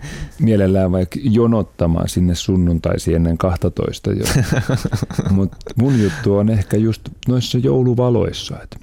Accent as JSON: {"language": "Finnish", "town": "Yläne", "region": "Southwest Finland", "country": "Finland", "tie": "born or raised there", "said": "tuolla kotiseudulla. Mä oon Yläneeltä syntyisin, eli siellä Varsinais-Suomen kirkoissa 5 konserttia."}